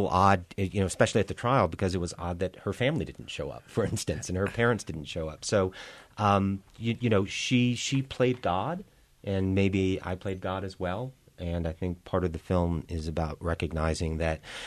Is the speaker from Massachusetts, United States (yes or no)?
yes; Boston, Massachusetts, United States; We grew up in Boston.